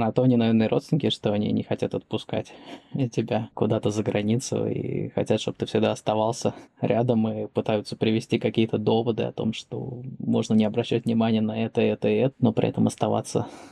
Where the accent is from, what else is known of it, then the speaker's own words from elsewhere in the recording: Moscow, Russia; moved away as an adult; now in Tallinn, Estonia; А я переехал из Москвы, где я прожил всю свою жизнь, на данный момент 29 лет, в Таллин, в Эстонию. Вот в этом году, в 2020 году, в самом начале.